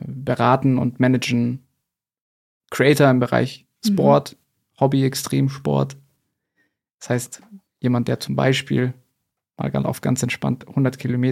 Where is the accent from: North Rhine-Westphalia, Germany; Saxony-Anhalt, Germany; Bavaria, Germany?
Bavaria, Germany; Munich; now in Berlin, Germany; bin dann von Prag nach Berlin. Aber ich komme aus München, also bei München. Genau, da habe ich gewohnt. Den Großteil meines Lebens.